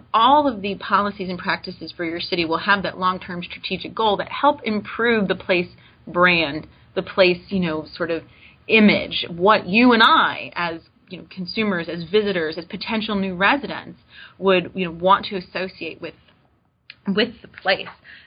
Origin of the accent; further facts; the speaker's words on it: Florida, United States; you know, Florida's my home state. I still have that sort of attachment to Florida.